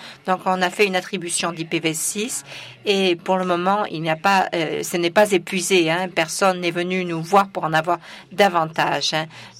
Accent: Nigeria; je suis du Nigeria

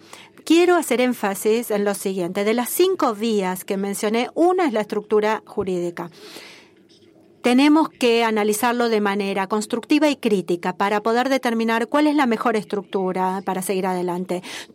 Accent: Beirut, Beirut Governorate, Lebanon; Yo crecí, me crié en Beirut, donde había 18 facciones que durante 15 años pelearon por estos rótulos.

